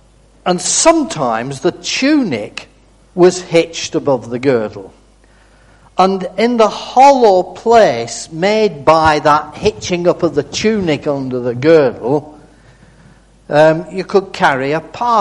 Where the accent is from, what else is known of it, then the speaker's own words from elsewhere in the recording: England, United Kingdom; I can't interpret it because I'm English, so I understand imperial measurements.